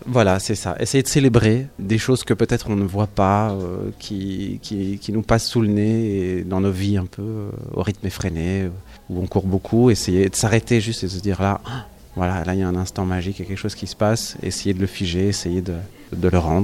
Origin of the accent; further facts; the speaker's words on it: Belgium; now in France; depuis que je me suis installé ici en Provence, je viens de Belgique